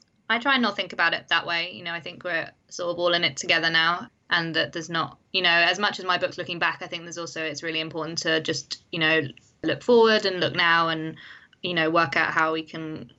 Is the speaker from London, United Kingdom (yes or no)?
no; East of England, United Kingdom; born or raised there